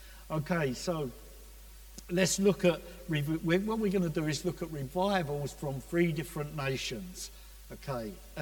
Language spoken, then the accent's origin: English; Basildon, East of England, United Kingdom; I come from Basildon and they're all white.